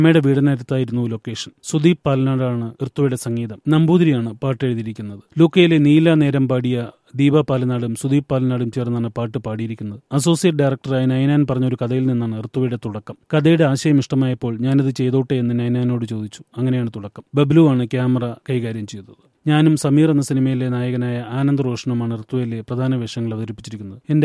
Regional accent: Thrissur, Kerala, India; ഞങ്ങൾ രണ്ടുപേരും തൃശൂരുകാരായതും മറ്റൊരു കാരണമാകാം.

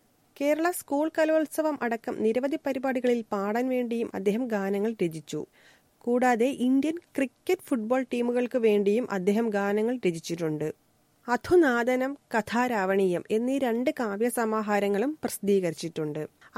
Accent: Palakkad, Kerala, India; കൊട്ടും പാട്ടും താളവും ഞങ്ങൾ പാലക്കാടുകാരുടെ സ്വന്തമാണ്. സംഗീതത്തിന്റെ വിളനിലമാണ് എന്റെ ഗ്രാമം. പാരമ്പര്യമുള്ള മണ്ണിൽ പിറക്കാൻ കഴിഞ്ഞത് എന്റെ ഭാഗ്യം.

